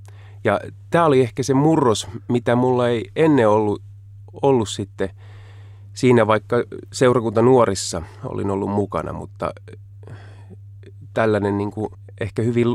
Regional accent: Harjavalta, Satakunta, Finland; Länsi-Suomesta, Porinlähältä, Harjavalta nimisestä kaupungista on kotoisin. Ja siellä varttunut oikeastaan koko lapsuus- ja nuoruusajan, lukuun ottamatta muutamia sitten perheen matkoja

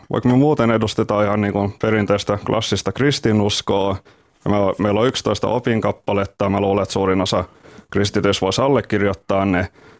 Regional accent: Inkoo, Uusimaa, Finland; also born or lived in Helsinki; now in Salo, Finland; Mä oon Inkoosta kotoisin.

